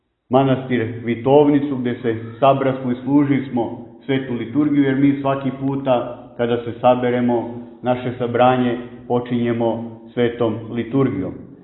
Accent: Serbia; dobrodošli u moj rodni kraj

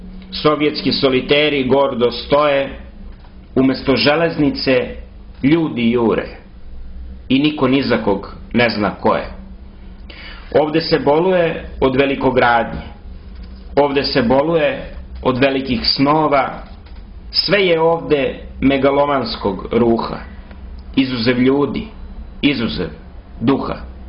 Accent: Belgrade, Serbia; Ja sam Beograđanin

